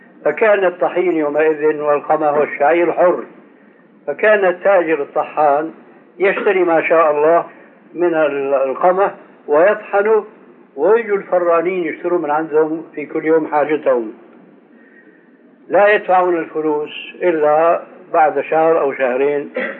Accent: Syria; وهذا كانوا إلى عهد قريب عندنا في سوريا

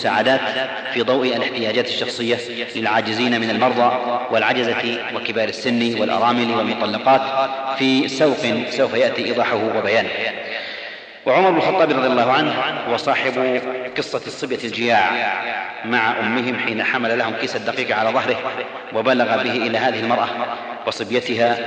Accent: Saudi Arabia

